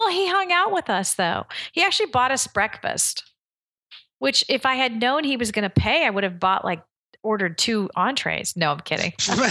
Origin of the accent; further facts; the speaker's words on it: Long Island, New York, United States; Maybe it's because I'm from Long Island, and I appreciate that tri-state area honesty.